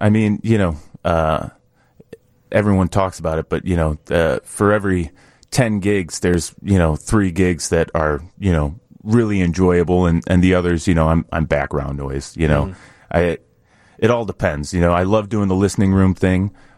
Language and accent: English; Aurora, Illinois, United States; I'm from Aurora.